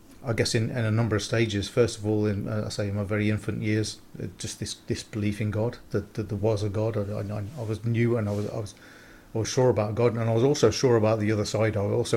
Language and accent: English; Nuneaton, West Midlands, United Kingdom; And my hometown, which is in Nuneaton in Warwickshire